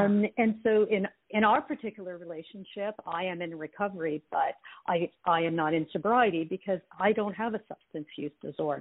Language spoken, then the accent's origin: English; Ottawa, Ontario, Canada; accent: French; first language French; English is a second language; I come from Ottawa in Canada, and I was brought up speaking French, studying in French. So that is really my mother tongue. Hear my French accent here and there when we talk.